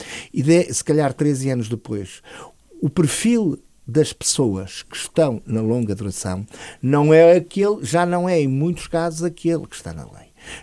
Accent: Porto, Portugal; Eu sou do Porto, os senhores vivem aqui em Lisboa, presumo eu.

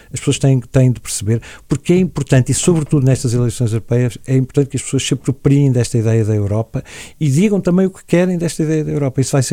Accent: Portugal; Nós temos que ser muito capazes de funcionar enquanto portugueses nas instâncias onde temos.

